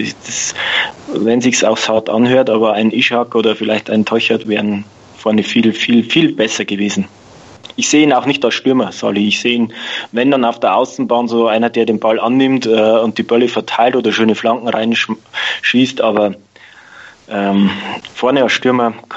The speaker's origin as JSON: {"language": "German", "region": "Bavaria", "country": "Germany", "accent": "Upper Palatinate dialect", "said": "ich bin selber Oberpfälzer, unser Oberpfälzer Dialekt kann oft sehr anstrengend sein."}